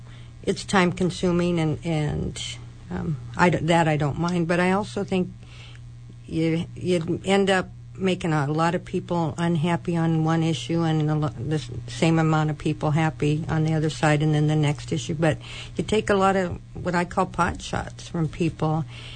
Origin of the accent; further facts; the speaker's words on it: Sitka, Alaska, United States; I was born and raised in Sitka. I care about Sitka continuing to be a thriving community